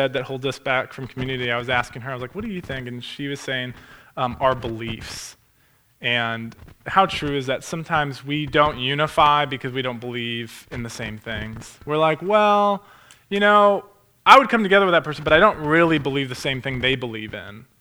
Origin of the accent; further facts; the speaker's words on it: United States; so for me, I am the American, and I'm like, and I'm a television producer